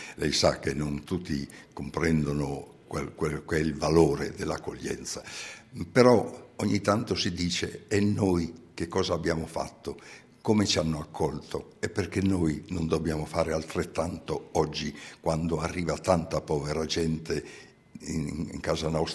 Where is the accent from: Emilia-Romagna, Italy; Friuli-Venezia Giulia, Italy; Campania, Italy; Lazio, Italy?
Friuli-Venezia Giulia, Italy; Quindi personaggi che uscendo dal mio paese, hanno lasciato un segno della loro attività, non solo in Friuli, ma anche addirittura a livello nazionale ed internazionale.